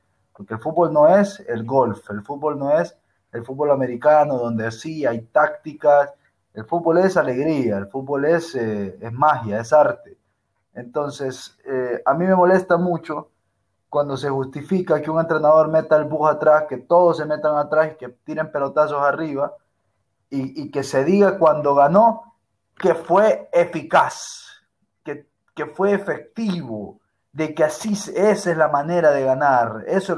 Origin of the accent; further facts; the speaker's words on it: Honduras; soy hondureño, un gusto